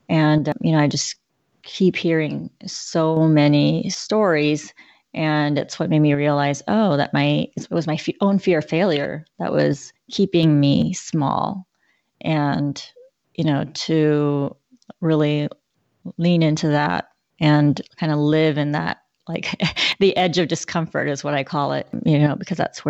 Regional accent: Taiwan; I was born in Taiwan. Both my parents are Taiwanese, so I'm proud to be from Taiwan.

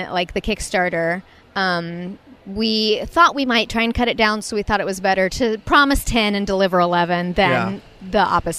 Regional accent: Arkansas, United States; Well, I grew up in Arkansas, and there's not really much of that around there.

